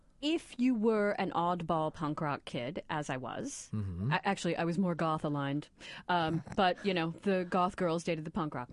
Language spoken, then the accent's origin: English; Indianapolis, Indiana, United States; I grew up here in Indianapolis.